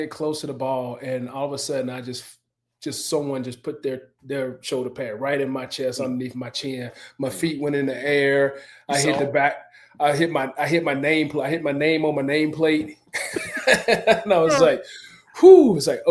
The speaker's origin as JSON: {"language": "English", "region": "Mississippi", "country": "United States", "tie": "born or raised there", "said": "man, we stayed here, in my home state to be able to do this."}